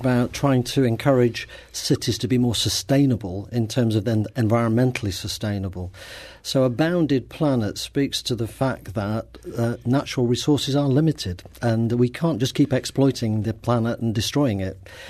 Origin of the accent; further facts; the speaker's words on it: Bristol, South West England, United Kingdom; I come from Bristol in the southwest of England. That's about 2 hours west of London.